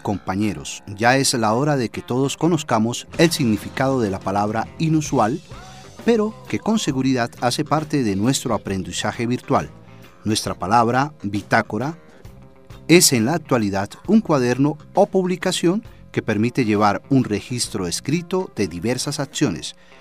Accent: Colombia; Como colombiano, este es un punto de partida en la historia de nuestro país que por más de 50 años de violencia ha trabajado el tema de la paz.

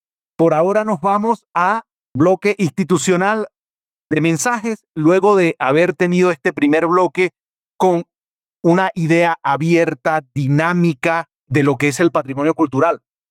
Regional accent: San Jacinto, Bolívar, Colombia; Yo soy del Caribe, de la zona de los Montes de María, de los Montes de María la Alta. Para los oyentes, hay Montes de María la Baja, Montes de María la Alta, la zona de San Jacinto Bolívar.

